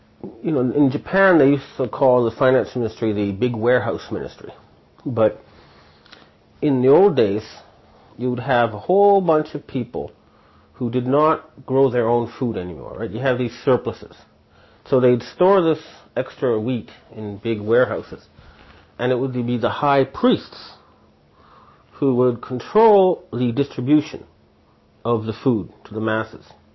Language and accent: English; Canada; as a Canadian, I was always kind of proud of the War of 1812. Thought, hey, this little Canada managed to hold off the United States.